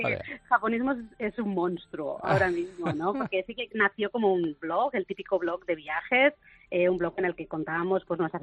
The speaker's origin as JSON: {"language": "Spanish", "town": "Barcelona", "region": "Catalonia", "country": "Spain", "lives_now": "Málaga, Spain", "said": "llevamos ya unos cuantos, bastantes añitos en Málaga. Luis es de Madrid, yo soy de Barcelona, así que mezcla explosiva, y estamos en Málaga pues ya hace unos cuantos, 6 años."}